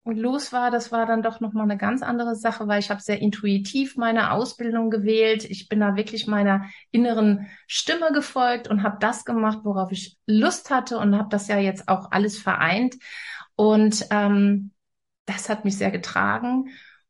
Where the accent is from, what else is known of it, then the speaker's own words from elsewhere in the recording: Rhineland, Germany; Ich komme ja aus dem Rheinland und lebe jetzt im Norden.